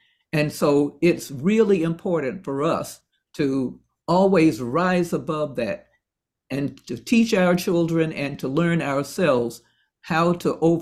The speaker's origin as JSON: {"language": "English", "region": "Alabama", "country": "United States", "tie": "born or raised there", "said": "when I grew up in Alabama, that when they were depriving us of a decent, they tried to deprive us of a decent education"}